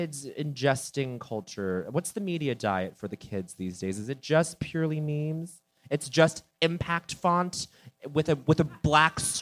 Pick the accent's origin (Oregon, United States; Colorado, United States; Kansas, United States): Colorado, United States; Denver; Like I'm from Denver. You go to Denver and like